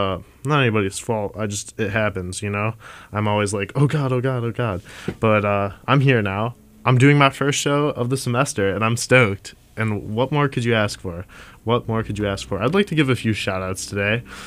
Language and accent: English; Chicago, Illinois, United States; a band from Chicago, my hometown, place I grew up, place I love.